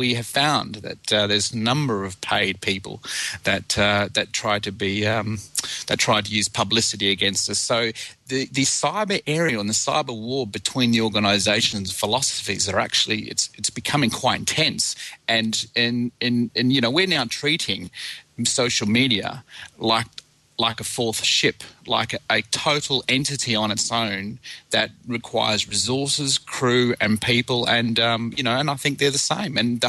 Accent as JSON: {"language": "English", "country": "Australia", "said": "the Australian side, because obviously I'm Australian"}